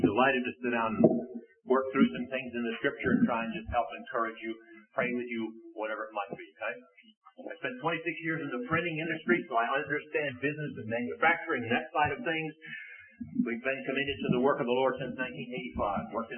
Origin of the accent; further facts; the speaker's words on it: the South, United States; well, you know, I came from the South. That's the way my parents brought me up